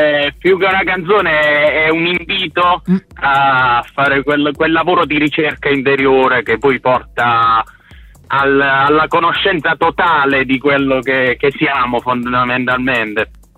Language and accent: Italian; Apulia, Italy; noi, essendo pugliesi, non abbiamo, almeno nella provincia di Foggia, da dove veniamo